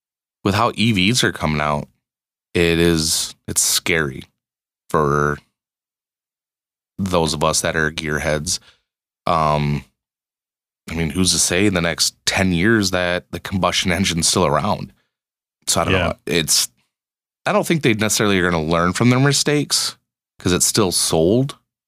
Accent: Michigan, United States; Yeah, and I've never leased a vehicle because growing up in Michigan, where I didn't have a huge commute, I couldn't afford it.

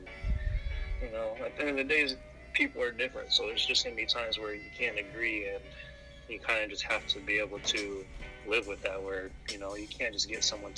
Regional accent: Seattle, Washington, United States; I'm from Seattle, Washington.

